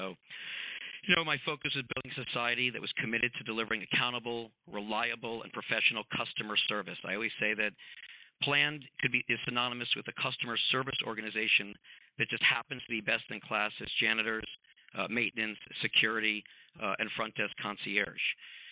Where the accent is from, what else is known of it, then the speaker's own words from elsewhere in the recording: Millburn, New Jersey, United States; president and CEO of Plan Companies. Born and raised in New Jersey, Milburn Public School graduate